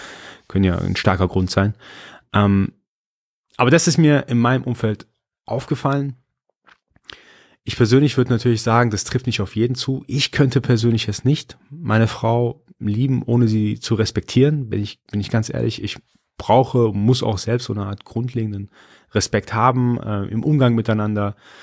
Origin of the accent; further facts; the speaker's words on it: Iran; Also ich bin Iraner, bei uns ist Höflichkeit eine ganz, ganz wichtige Charaktereigenschaft.